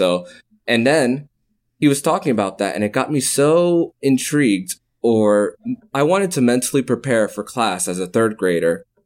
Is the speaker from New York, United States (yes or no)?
no; South Miami Heights, Florida, United States; also born or lived in West Kendall / Orlando; I am from West Kendall, Florida, Miami-Dade County, born and raised in South Miami Heights, moved over to the West Kendall, lived there for 11 years, have a few stints in Orlando with 8 years there